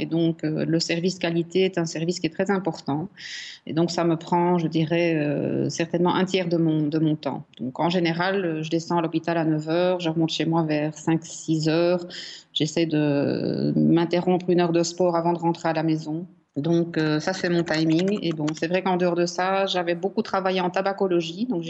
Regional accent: Belgium; moi, je suis belge

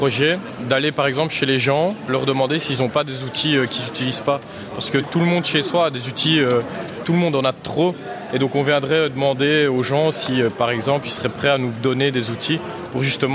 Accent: Waremme, Wallonia, Belgium; Par exemple, dans la gare à Warem, parce que nous, on vient de Warem.

